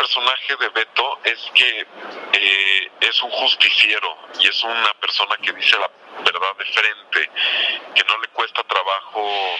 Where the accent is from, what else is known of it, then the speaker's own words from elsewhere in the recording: Mexico; yo creo como mexicano que eso es lo que hace falta, ¿no? En México